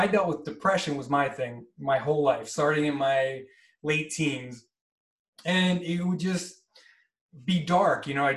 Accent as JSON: {"language": "English", "region": "New Jersey", "country": "United States", "tie": "born or raised there", "said": "I'm from New Jersey, born and raised. Just, you know, kind of suburban kid"}